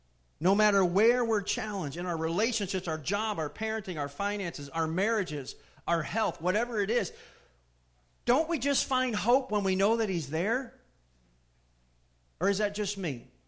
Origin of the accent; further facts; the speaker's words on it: Connecticut, United States; moved away as an adult; also born or lived in Florida; Really wanted to move. I grew up in Connecticut, man. We had four seasons.